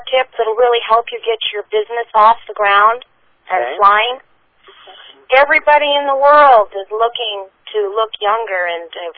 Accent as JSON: {"language": "English", "region": "Alaska", "country": "United States", "tie": "born or raised there", "lives_now": "Salinas, United States", "said": "And I actually am from Alaska. I grew up there. Spent a whole lot of time in dark days."}